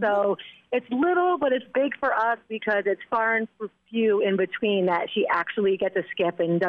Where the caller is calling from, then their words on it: Plainville, Connecticut, United States; I'm actually in Plainville.